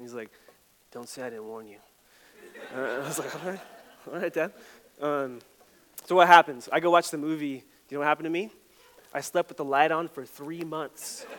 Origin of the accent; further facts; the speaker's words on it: Puerto Rico; I'm Puerto Rican. I was born in Puerto Rico, which means that we're all Catholic, pretty much, about 99.9% of us. So I grew up going to Mass every Sunday.